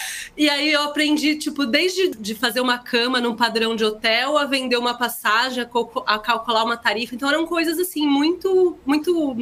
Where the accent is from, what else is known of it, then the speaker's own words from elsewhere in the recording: São Paulo, Brazil; also born or lived in Rio de Janeiro; sou de São Paulo, nasci no Hospital São Paulo, cresci na cidade de São Paulo com um pequeno momento aí, um hiato de 3 anos no Rio de Janeiro.